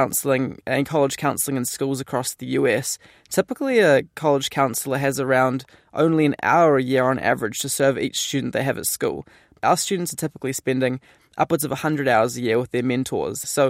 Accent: New Zealand; I grew up in New Zealand

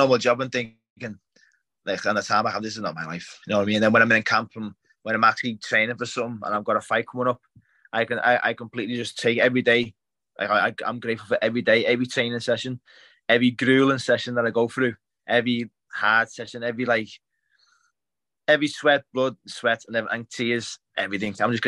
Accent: England, United Kingdom; They were the Irish and we're the English, though, so, you know, it's good.

